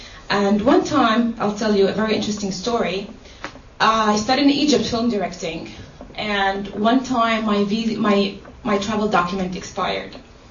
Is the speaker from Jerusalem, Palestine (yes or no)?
yes; Jerusalem, Palestine; English is a second language; now in United States; I come from Jerusalem. As I always like to say, I'm Palestinian refugee, Arab, Muslim from East Jerusalem.